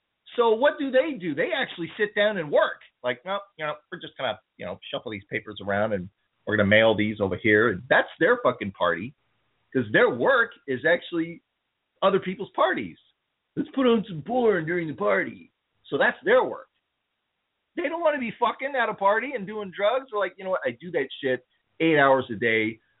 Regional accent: San Francisco, California, United States; now in Hayward, United States; I'm located in the Bay Area, California. Hayward to be exact, but I'm actually from San Francisco. Yes, born and raised.

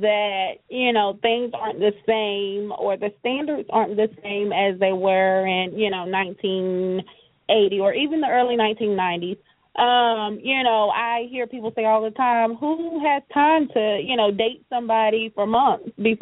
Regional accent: the South, United States; I'm from the country. I'm from the South. I'm a small city from the South.

